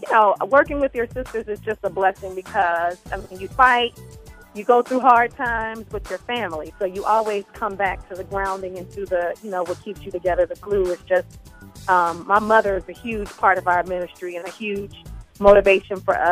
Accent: New Orleans, Louisiana, United States; We're from New Orleans, Louisiana, and God has just taken our ministry to heights that we never thought attainable for us.

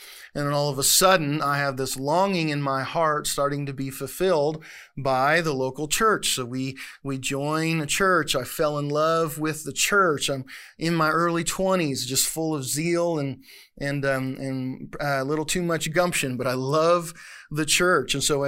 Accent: Canada; Not only do I have this sweet international flavor of being a Canadian man of mystery, but I also have this Han Chinese tinge in my blood.

